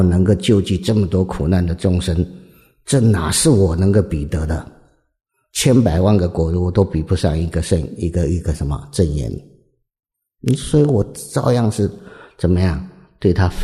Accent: Taiwan; 那我们台湾人是不是都是海岛长大的，从小其实就是闻惯了吃惯了

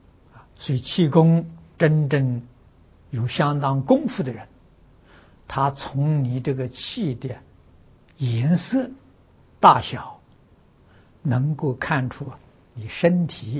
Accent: China; 我们中国人讲气氛啊

